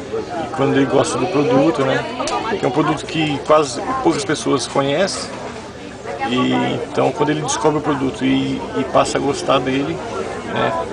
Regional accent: Mandaguaçu, Paraná, Brazil; born there; now in Presidente Prudente, Brazil; Nasci no Paraná, Mandaguaçu.

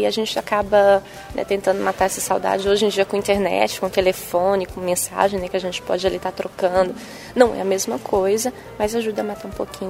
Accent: Bahia, Brazil; accent: Northeastern Bahian; Né, falava aquela coisa de nordestino, de baiano

